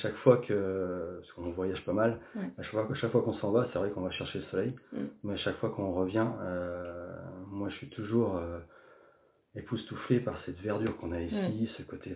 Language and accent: French; Cherbourg, Normandy, France; Donc je suis né à Cherbourg, donc je suis cotentinois d'origine